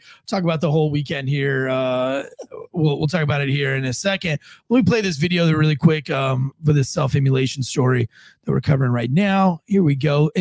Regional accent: St. Augustine, Florida, United States; I did some deep diving because I'm from St. Augustine, Florida.

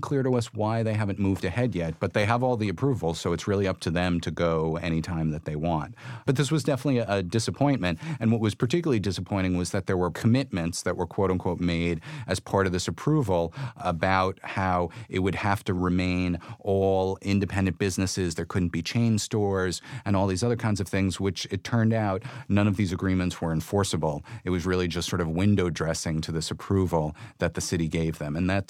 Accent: New York City, New York, United States; I grew up in the Bronx, but I've been working in the Village and on the west side of Manhattan since for over 20 years.

